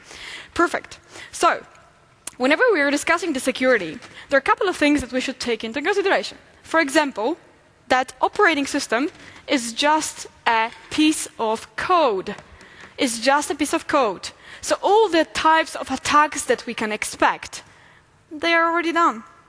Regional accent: Poland; Did I mention that I'm from Poland and I like to buy cheap stuff?

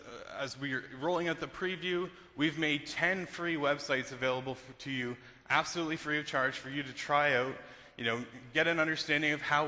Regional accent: Toronto, Ontario, Canada; now in Redmond, United States; I am from Toronto originally. About 2 months ago, I made the journey down to Redmond.

